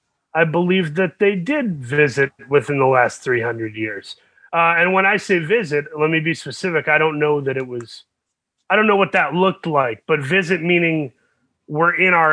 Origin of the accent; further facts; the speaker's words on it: Saginaw, Michigan, United States; A scary little town called Saginaw, Michigan, near Flint.